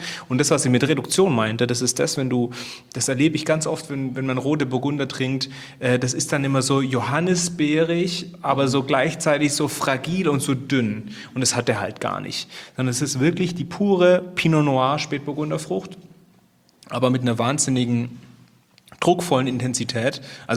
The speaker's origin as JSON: {"language": "German", "region": "Baden-Württemberg", "country": "Germany", "tie": "born or raised there", "said": "Ich bin in Württemberg vorzugsweise unterwegs und groß geworden"}